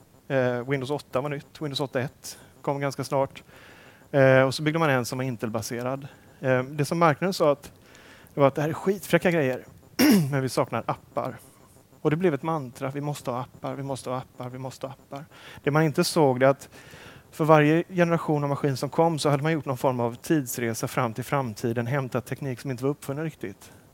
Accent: Sweden; är svensk, jag är med en norsk kollega

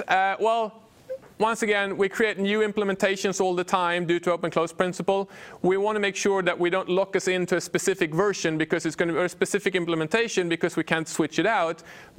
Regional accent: Sweden; English is a second language; I'm from Sweden where getting weapons is really hard.

